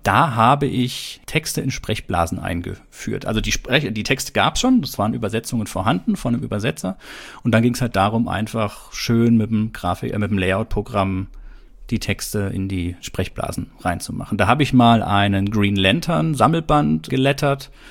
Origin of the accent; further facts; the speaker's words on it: Stuttgart, Baden-Württemberg, Germany; Stuttgart, also ist ja die Gegend, wo ich herkomme.